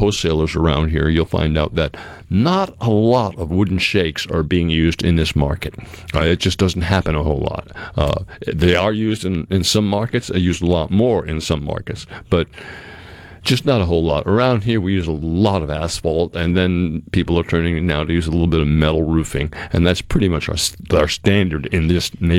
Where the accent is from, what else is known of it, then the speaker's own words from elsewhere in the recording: New England, United States; I come from New England. I grew up in New England as a youngster, and almost every home up there is sided with a white cedar shingle on the sidewalls.